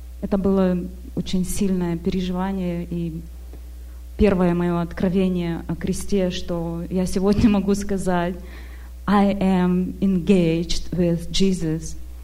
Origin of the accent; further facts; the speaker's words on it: Sacramento, California, United States; Я из Сакраменто, штат Калифорния.